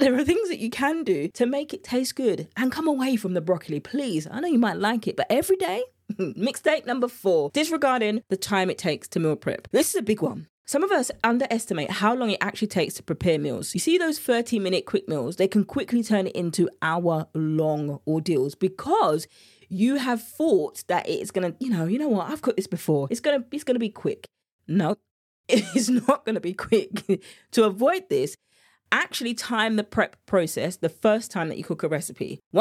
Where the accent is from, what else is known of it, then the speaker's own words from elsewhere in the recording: England, United Kingdom; accent: English; You see my English accent there?